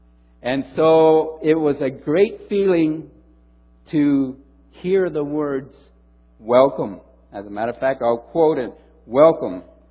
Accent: El Salvador; now in Los Angeles, United States; that they knew that I was from El Salvador, they would look at you.

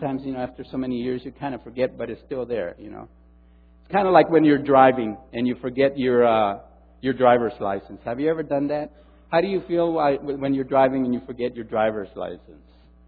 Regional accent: El Salvador; now in Los Angeles, United States; that they knew that I was from El Salvador, they would look at you.

